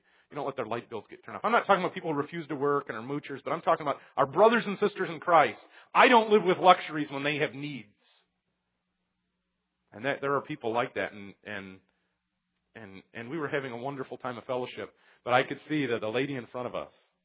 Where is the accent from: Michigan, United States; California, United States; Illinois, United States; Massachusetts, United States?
Michigan, United States; Detroit; which I grew up in Detroit, and it stands for the Detroit Tigers.